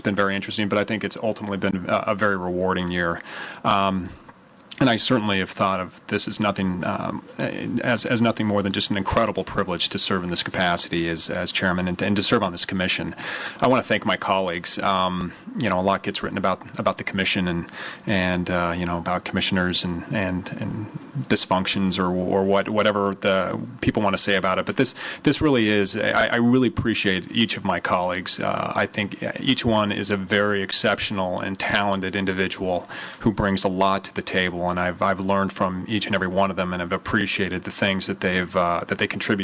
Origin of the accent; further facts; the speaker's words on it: Utah, United States; from the bordering state of Nevada, to where I grew up in Utah.